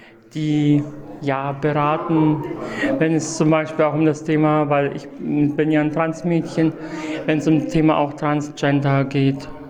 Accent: Nuremberg, Bavaria, Germany; ich bin 35 Jahre alt und ich komme aus Nürnberg.

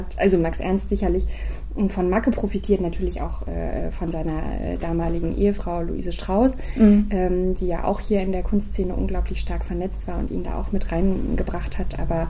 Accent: Bonn, North Rhine-Westphalia, Germany; born there; Also ich bin ja gebürtige Bonnerin, muss ich dazu sagen, und habe jetzt das große Glück, auch in der eigenen Stadt, jetzt wo ich wieder zurück bin, auch wenn ich woanders studiert habe und so, arbeiten zu dürfen

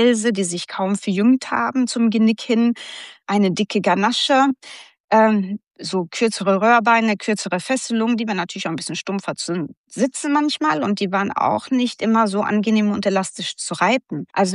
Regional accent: Sweden; German is a second language; Ich bin gebürtige Schwedin, bin da in groß geworden, zur Schule gegangen und in einer Pferdefamilie groß geworden.

